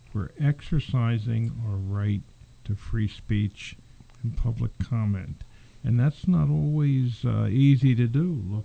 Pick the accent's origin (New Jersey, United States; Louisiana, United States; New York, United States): New Jersey, United States; And I'm proud to be a New Jerseyan, and I'm very proud that I'm an American.